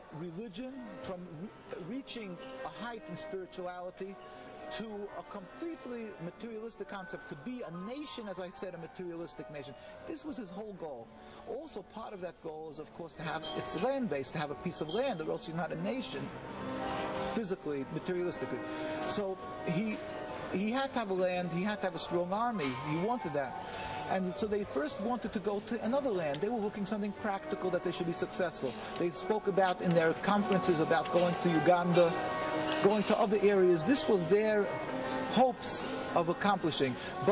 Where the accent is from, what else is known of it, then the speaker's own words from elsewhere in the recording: United States; I am from the United States, and I do this speaking internationally